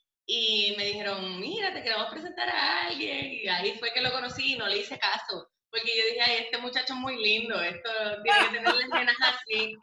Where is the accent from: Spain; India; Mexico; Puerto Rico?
Puerto Rico; now in United States; La danza fue mi pasión hasta que me fui de Puerto Rico, me fui a Estados Unidos